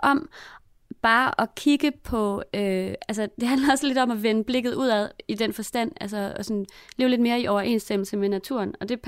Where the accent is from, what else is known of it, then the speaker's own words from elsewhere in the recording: Australia; now in Denmark; jeg kommer fra Australien, og jeg har lagt mærke til, hvordan vejret og lyset og sæsonerne kan blive et ret stort tema